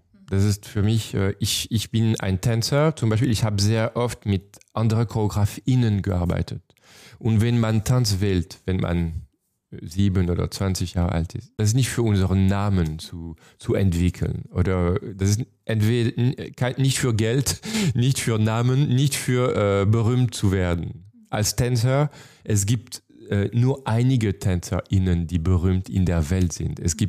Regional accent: Chambéry, Auvergne-Rhône-Alpes, France; German is a second language; ich komme aus Chambéry in den Alpen, kleine Stadt.

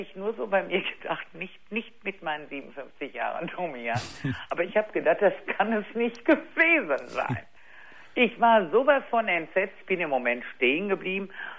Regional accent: Düsseldorf, North Rhine-Westphalia, Germany; ich komme aus Düsseldorf.

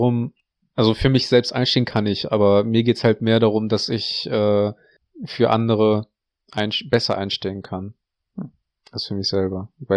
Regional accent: Russia; German is a second language; now in Germany; ich bin in Russland auf dem Dorf aufgewachsen und hab in einem Rohbau gelebt ein bisschen.

